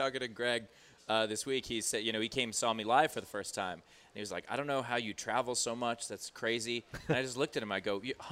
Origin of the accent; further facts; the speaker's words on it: Queens, New York, United States; I'm from Queens.